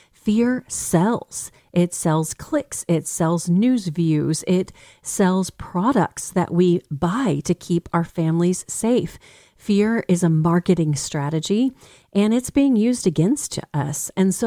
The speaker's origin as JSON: {"language": "English", "region": "Texas", "country": "United States", "said": "And as a Texan, I can relate to that."}